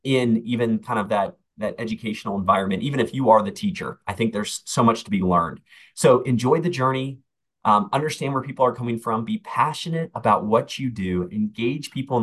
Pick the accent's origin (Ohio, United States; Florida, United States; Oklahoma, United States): Florida, United States; Clearwater Beach; now in Atlanta, United States; So I grew up in Clearwater Beach, Florida. I would surf on the beaches when there were storms because Clearwater Beach doesn't have the biggest waves, but I really enjoyed it.